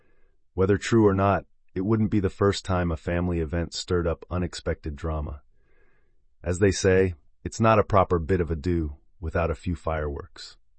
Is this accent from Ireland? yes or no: no; Swanley, South East England, United Kingdom; Growing up in Swanley, we were always out and about, playing football, riding bikes, climbing trees in Farningham Woods.